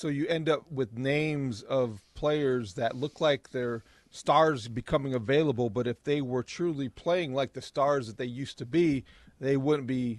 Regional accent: Indiana, United States; Well, I grew up in Indiana, Molly.

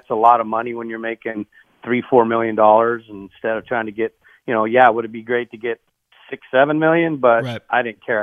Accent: San Diego, California, United States; I grew up here in San Diego, you know, a Padre fan and a Yankee fan.

